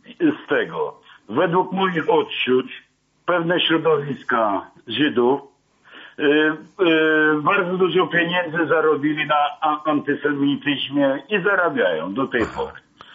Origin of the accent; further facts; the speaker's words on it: Warsaw, Masovian Voivodeship, Poland; Akurat ja jestem warszawiakiem i mój tata mieszkał tam w okolicach